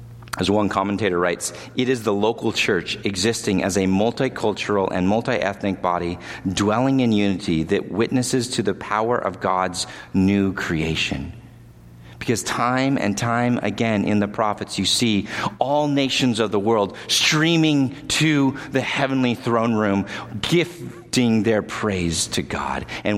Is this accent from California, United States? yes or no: yes; California, United States; Now, I'm from California originally, and I then never experienced fall until I got to Michigan.